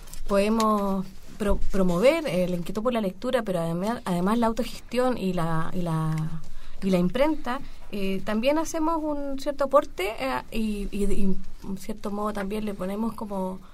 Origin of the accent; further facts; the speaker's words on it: Chile; eso en definitiva nos enriquece como chilenos, como país